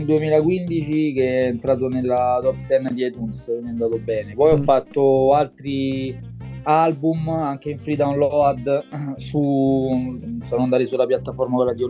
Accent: Rome, Lazio, Italy; Sì, Roma.

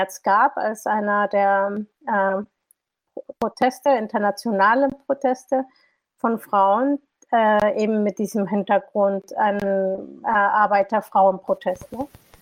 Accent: Mexico; moved away as an adult; also born or lived in Canada; now in Germany; geboren in Mexiko, habe auch schon als Kind in Deutschland gelebt, 2 Jahre, habe aber dann mein ganzes Studium in Mexiko an der UNAM gemacht

